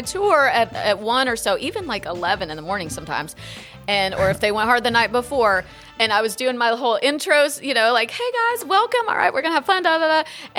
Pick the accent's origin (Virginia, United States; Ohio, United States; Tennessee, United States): Tennessee, United States; Nashville; also born or lived in Alabama; Well, I was born in Alabama. My dad was in the military, but Nashville was always home because my grandparents lived in Clarksville.